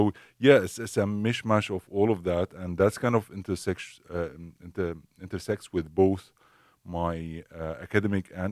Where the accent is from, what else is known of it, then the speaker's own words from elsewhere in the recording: Syria; English is a second language; Hi, everyone. I am from Syria. So I come from Syria.